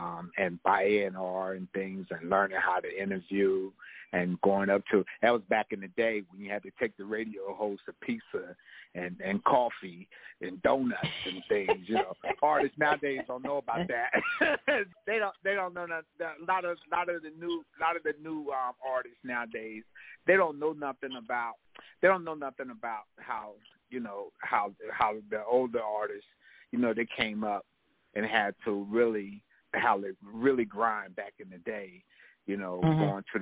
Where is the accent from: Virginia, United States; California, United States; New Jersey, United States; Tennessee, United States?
New Jersey, United States; also born or lived in Washington, D.C.; now in North Carolina, United States; I was born in Washington, D.C., and ended up raised in New Jersey, and now an adopted son of North Carolina.